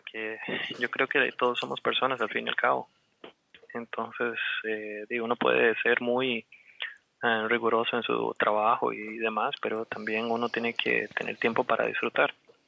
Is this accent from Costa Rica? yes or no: yes; Costa Rica; como buen tico, uno llega tarde a todo